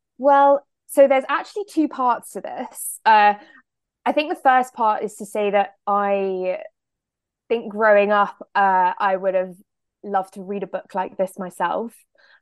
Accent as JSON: {"language": "English", "town": "Oxford", "region": "South East England", "country": "United Kingdom", "tie": "born or raised there", "said": "So I grew up in Oxford, in a family. Both my parents are academics, and my sister's also an academic. So it's kind of grew up like within the university town and really within the colleges"}